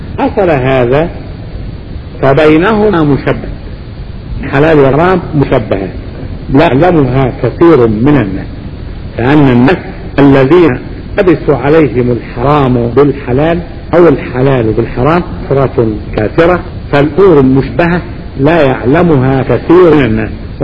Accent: Alexandria, Alexandria Governorate, Egypt; وارضه عندنا في الاسكندرية عندنا علماء

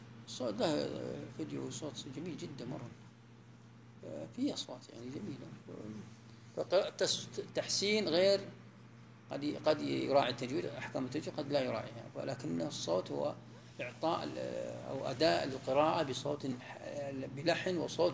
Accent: Najd, Saudi Arabia; يعني عندنا في نجد هنا قبل 40-50 سنة ما يجودون أبدا

